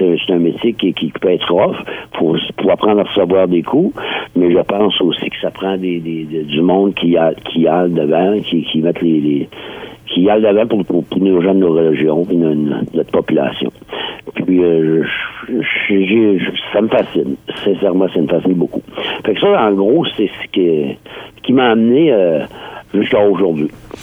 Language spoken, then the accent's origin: French; Saint-Quentin, New Brunswick, Canada; je connais, autrement dit, l'ADN beaucoup de mon coin de pays, parce qu'on sait très bien que la forêt, c'est l'ADN de Saint-Quentin.